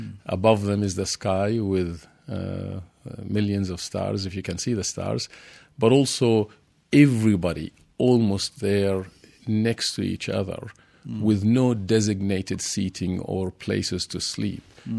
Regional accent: Amman, Amman Governorate, Jordan; moved away; also born or lived in Libya; but I grew up in Jordan, and I've been here 30 years.

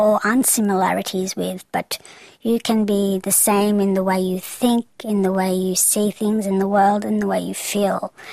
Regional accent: Australia; I grew up in Australia predominantly, and I grew up in a very Australian culture, surrounded by different cultures in Australia.

